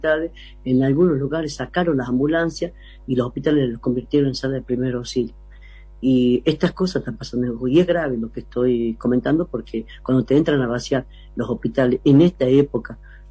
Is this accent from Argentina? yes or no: yes; Jujuy, Argentina; vamos para reconstruir nuestra provincia y para que una vez por todas nuestra provincia deje de estar con tanta deuda. Y esto también quería aumentar, de que la deuda que están comprometida en Jujuy